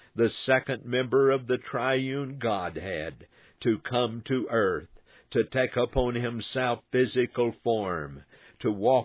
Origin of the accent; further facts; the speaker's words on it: Texas, United States; As a boy, I grew up in West Texas, and there we have many red ant beds where red ants live.